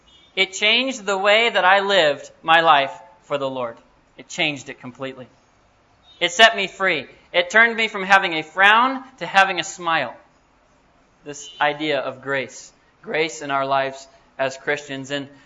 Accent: United States; You know where I'm from? This is kind of funny. I'm from the United States.

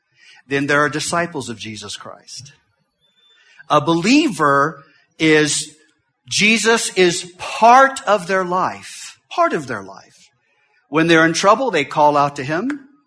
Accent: California, United States; We grew up in Southern California. I accepted the Lord at the age of 16.

